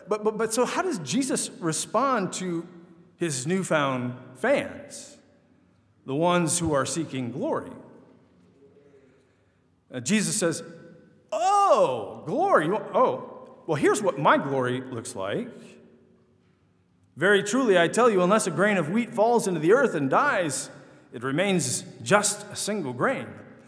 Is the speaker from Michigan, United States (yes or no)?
yes; Michigan, United States; As recently as when I was growing up in Michigan, it was still possible to think about catching on at one of the auto plants.